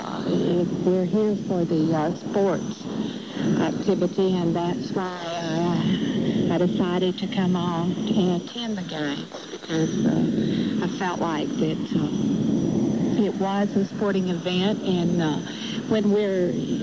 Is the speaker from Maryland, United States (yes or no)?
no; Pasadena, Texas, United States; from Pasadena, Texas.